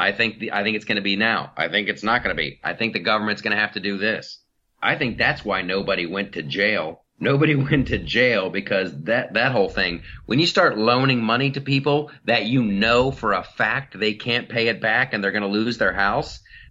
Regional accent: Columbus, Ohio, United States; In my hometown of Columbus, Ohio, there was this lovely little area called the Short North

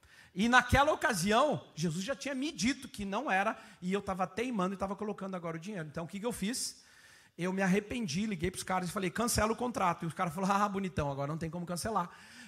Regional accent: Rio Grande do Sul, Brazil; vou até o fim, sou gaúcho.

